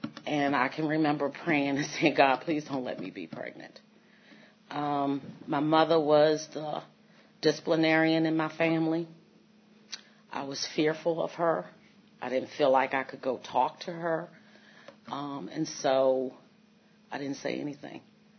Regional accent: Washington, District of Columbia, United States; I lived in Washington, too, by the way. I grew up on Stanton Road in southeast D.C.

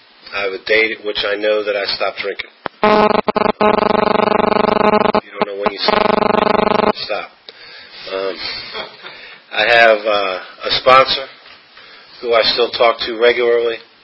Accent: Washington, District of Columbia, United States; also born or lived in Texas; I wasn't born in Washington, D.C. area, though I was raised there. I was born in Texas. I'm rather proud of that fact, so I'm going to say it.

